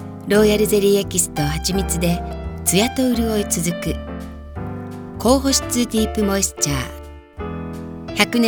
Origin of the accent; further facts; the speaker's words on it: Osaka, Japan; born there; 大阪生まれの在日韓国籍3世です。日本語がネイティブで英語と韓国語も OK です。